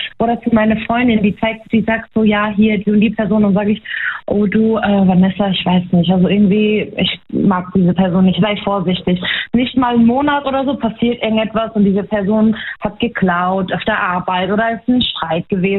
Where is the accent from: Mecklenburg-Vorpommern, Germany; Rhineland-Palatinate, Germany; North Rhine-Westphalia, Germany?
Rhineland-Palatinate, Germany; Baumholder; Ich bin aus der Pfalz, aus Baumholder.